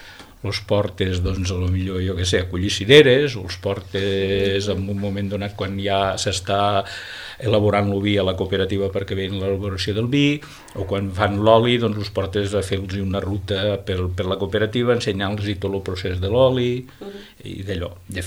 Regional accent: La Serra d'Almos, Catalonia, Spain; bueno, sí, bueno, he nascut allà, vull dir, tota la vida de la Serra d'Almos

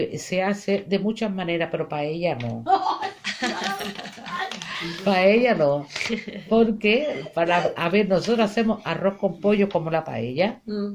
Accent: Cuba; El día de mañana yo quisiera, sí, estar en mi tierra. Pero hay una cosa que me dificulta, mis hijas. Mis hijas no se sienten cubanas como yo.

